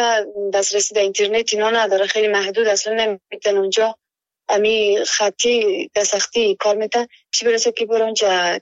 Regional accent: Afghanistan; now in Kabul, Afghanistan; از ولایت کندی هستم، ولایت ما اینترنت در منطقه که ما زندگی میکنیم کار نمیده. در مو خاطر من در کابل هستم

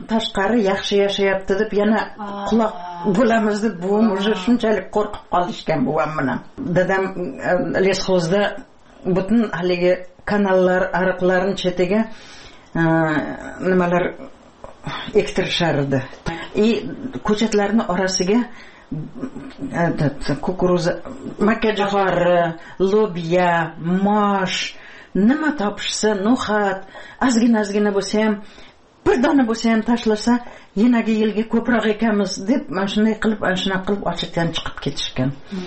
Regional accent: Piskent, Tashkent Region, Uzbekistan; Yozuq qish yer tulada 3 km Piskent sentriga maktabga qatnaganman.

